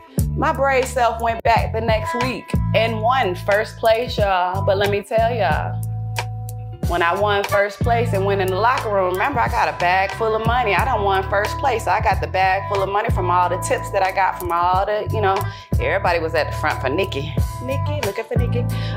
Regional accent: Chicago, Illinois, United States; now in Atlanta, United States; I came here, but I come from Chicago, so it was very ruthless and scary.

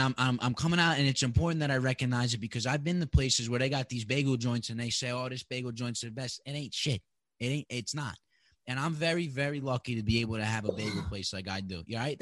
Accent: New York, United States; I'm from New York, but I go to Jersey frequently.

